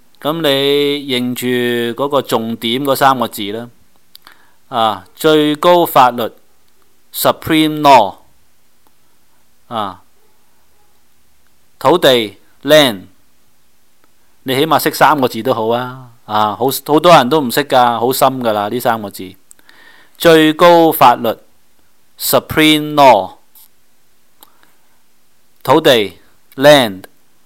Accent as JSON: {"language": "Cantonese", "region": "Guangdong", "country": "China", "said": "但係我哋廣東人有口音發音"}